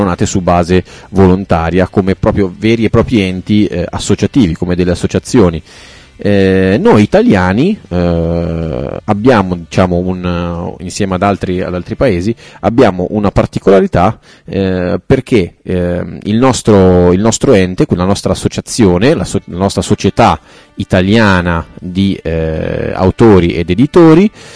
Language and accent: Italian; Reggio Calabria, Calabria, Italy; io che sono di Reggio Calabria